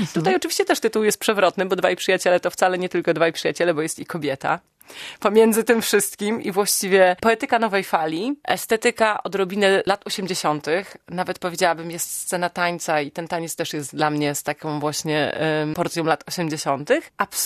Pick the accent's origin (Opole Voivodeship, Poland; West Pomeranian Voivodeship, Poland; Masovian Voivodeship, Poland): West Pomeranian Voivodeship, Poland; Szczecin; a ja wychowałam się na Pomorzanach. Zresztą pozdrawiam wszystkich ludzi z Pomków.